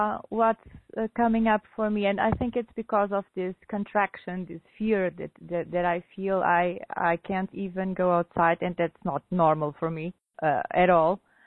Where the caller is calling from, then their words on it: Portugal; English is a second language; I'm from Portugal.